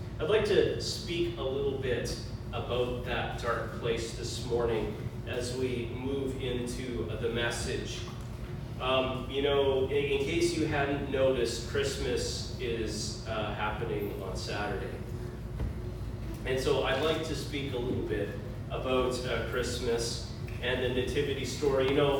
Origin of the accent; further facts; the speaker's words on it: Saskatchewan, Canada; now in Charlottetown, Canada; I'm originally from Saskatchewan. I grew up in Saskatchewan.